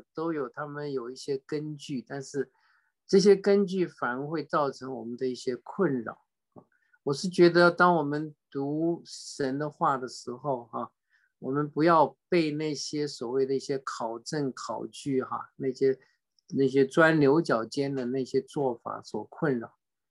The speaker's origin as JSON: {"language": "Chinese", "country": "China", "said": "将来这个福音也要透过我们中国人要传回耶路撒冷啊"}